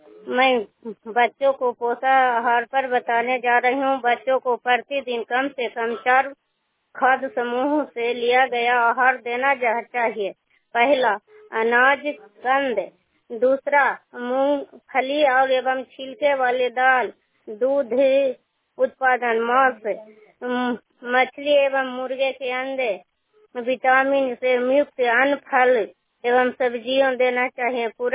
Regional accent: Dahdaga, India; ग्राम post दहदगा प्रखंड इमसा कमता पंचायत के रहने वाली हूँ।

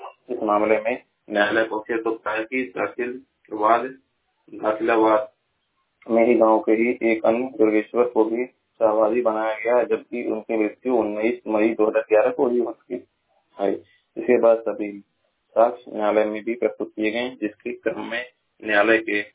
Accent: Maharajganj, Uttar Pradesh, India; मैं जिला महाराजगंज का निवासी हूँ।

